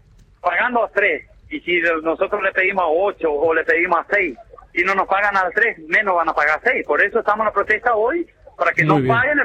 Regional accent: San Pedro, Misiones, Argentina; also born or lived in Oberá; Yo nací en Oberá, Misiones, en el año 90 nos fuimos a San Pedro con mi papá. Mis abuelos eran, sería apellido polaco, pero mis abuelos eran todos ucranianos.

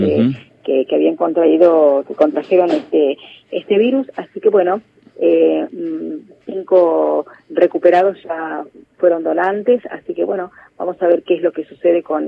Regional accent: Argentina; como somos todos los argentinos, siempre al límite

